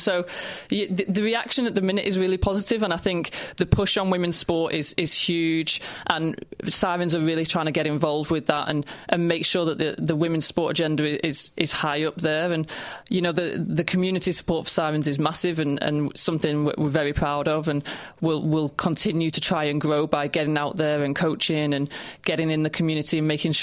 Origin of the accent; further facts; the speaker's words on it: Manchester, North West England, United Kingdom; But I'm from Manchester, so it's not even that bad.